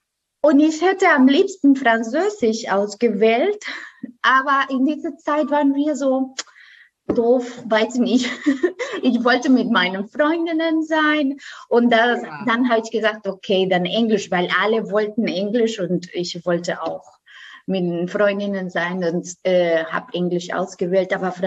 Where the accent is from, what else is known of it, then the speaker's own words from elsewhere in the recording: Costa Rica; German is a second language; now in Germany; Ich komme aus Costa Rica.